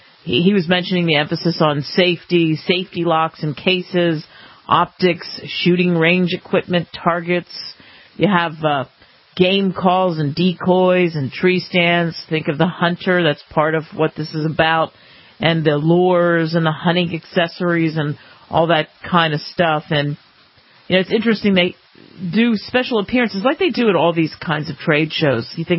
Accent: New York, United States; also born or lived in New Jersey; I grew up in New York and New Jersey, so I know what you're saying.

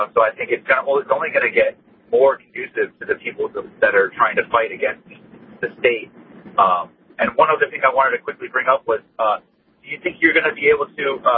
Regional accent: Florida, United States; This is growing up in Florida, in Palm Beach County, just on AM radio.

